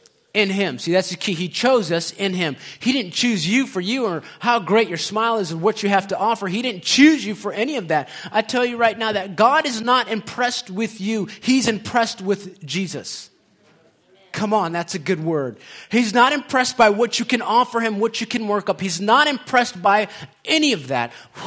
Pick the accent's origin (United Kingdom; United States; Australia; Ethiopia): Ethiopia; And I'm from Ethiopia. I wasn't adopted by them, but I'm just, you know.